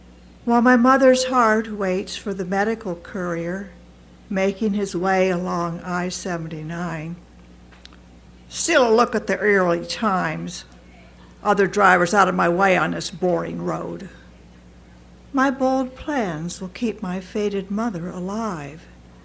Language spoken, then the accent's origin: English; Pennsylvania, United States; I grew up in Erie County, and of course I-79 goes from Pittsburgh to that.